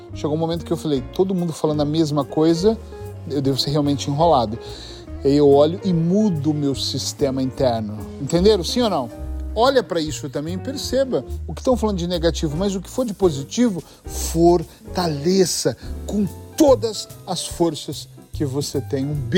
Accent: Aveiro, Portugal; eu sou de Aveiro.

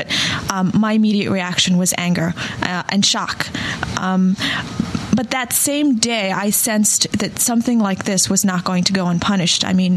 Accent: New York City, New York, United States; I was angry just as any New Yorker.

